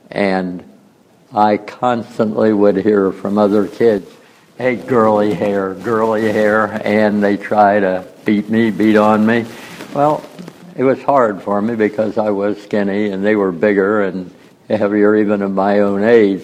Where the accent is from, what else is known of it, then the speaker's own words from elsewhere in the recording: Cincinnati, Ohio, United States; now in Atlanta, United States; I'm a native of Cincinnati, Ohio, born and raised in Cincinnati. I've lived in Atlanta now since 1962 when I came to Georgia Tech.